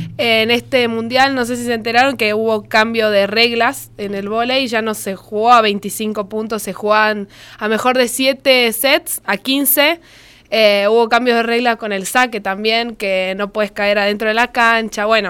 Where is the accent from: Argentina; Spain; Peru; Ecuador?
Argentina; como argentina y como mujer